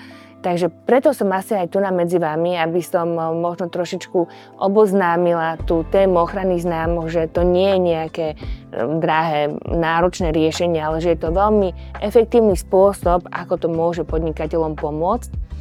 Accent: Žilina Region, Slovakia; ja som rodená Oravčanka

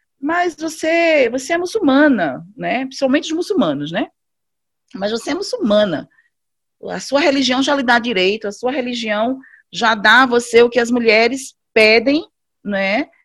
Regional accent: Recife, Pernambuco, Brazil; eu sou pernambucana, certo? Sou natural de Recife. E morei durante muito tempo nos interiores de Pernambuco.

